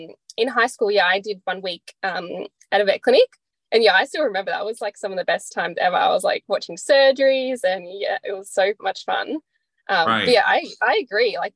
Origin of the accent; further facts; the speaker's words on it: Sydney, New South Wales, Australia; now in Brisbane, Australia; So I grew up in Sydney, and I moved to Brisbane